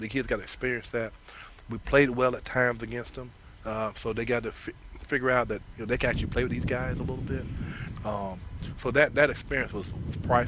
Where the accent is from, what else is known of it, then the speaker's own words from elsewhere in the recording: Florida, United States; I'm from Florida.